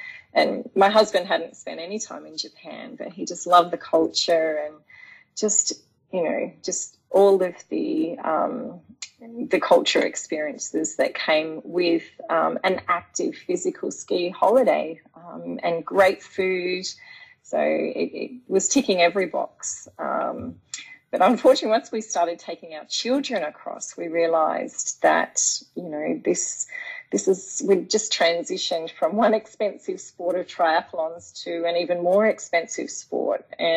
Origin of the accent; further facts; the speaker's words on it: Tasmania, Australia; I'm actually from Tasmania originally